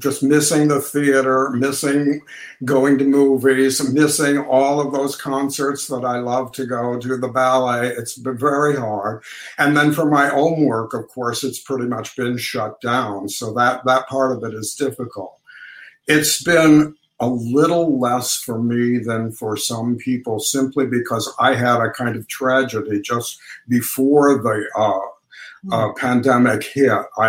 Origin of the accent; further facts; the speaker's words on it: Rockford, Illinois, United States; As wonderful as my family was, and Rockford was not a terrible town